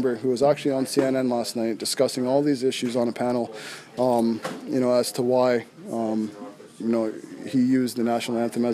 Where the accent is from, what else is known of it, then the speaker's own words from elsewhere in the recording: Canada; When I say being Canadian, it's happened to me in Canada as well.